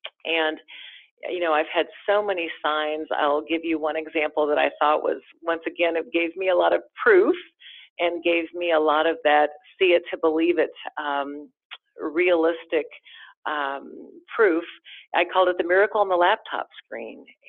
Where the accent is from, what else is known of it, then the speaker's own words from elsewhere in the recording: Missouri, United States; I always say I grew up in Missouri, which is the show me state